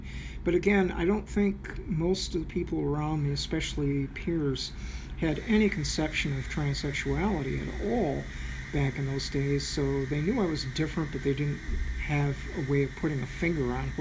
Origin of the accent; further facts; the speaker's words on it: Chelsea, Michigan, United States; also born or lived in Ann Arbor; I was born August 5th, 1952 in Ann Arbor, Michigan. I was raised in Chelsea, Michigan for the first 17 years of my life.